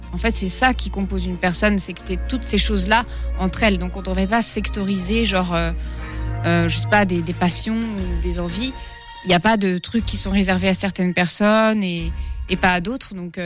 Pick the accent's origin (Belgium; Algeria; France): Algeria; also born or lived in Finland; mais moi je suis algérienne finlandaise.